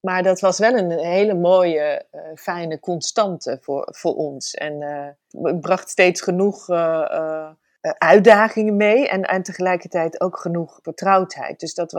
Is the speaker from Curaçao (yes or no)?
no; Paramaribo, Suriname; moved away; also born or lived in Brabant, Netherlands; Ik ben geboren in Brabant en toen ben ik op mijn derde verhuisd naar Paramaribo. Ja. En daar praten we echt helemaal zo.